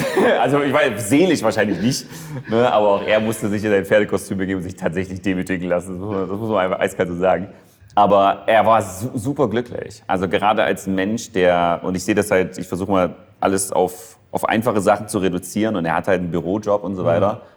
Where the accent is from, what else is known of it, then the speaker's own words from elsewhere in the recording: Leipzig, Saxony, Germany; Leipzig. Also ist schon groß.